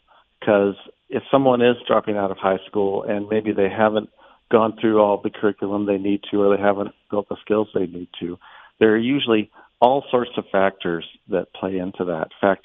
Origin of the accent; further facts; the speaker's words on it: Tucson, Arizona, United States; also born or lived in San Francisco; And when I moved back to Tucson, I was in San Francisco for about 20 years, but I grew up here in Tucson.